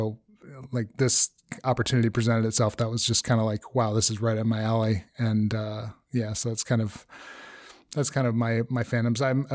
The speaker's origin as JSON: {"language": "English", "region": "Iowa", "country": "United States", "tie": "born or raised there", "said": "I grew up in Iowa. So we started kind of a rave collective in Northwest Iowa"}